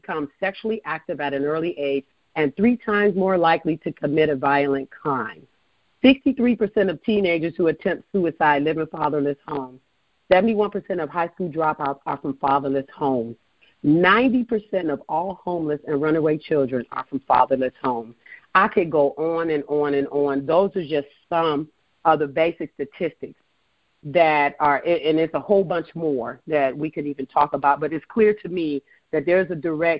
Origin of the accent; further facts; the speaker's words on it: Cleveland, Ohio, United States; now in Charlotte, United States; I am the self-proclaimed queen of the Queen City by way of Cleveland, Ohio. So I'm originally from Ohio, go Buckeyes, yes, and living here out of Charlotte, North Carolina.